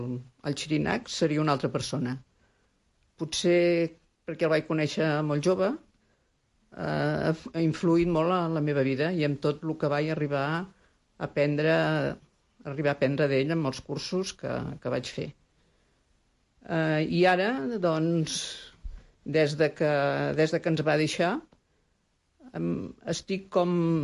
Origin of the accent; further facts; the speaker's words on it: Constantí, Catalonia, Spain; born there; now in Sant Quirze del Vallès, Spain; Vaig néixer a Constantí, però ja porto anys vivint a Sant Quirze del Vallès.